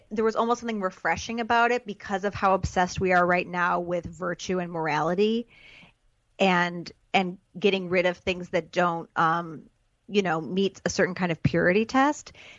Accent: Chicago, Illinois, United States; And I'm from Chicago. I had the three-peat t-shirt.

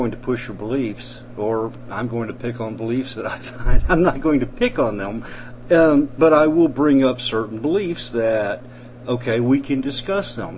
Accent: the South, United States; accent: southern; Okay, but I couldn't wait to get my southern accent back, and I suppose I draw it out sometimes more than I should

